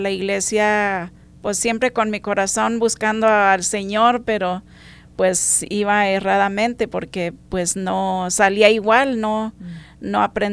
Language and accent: Spanish; Valleza, Chihuahua, Mexico; Soy de Valleza, Chihuahua.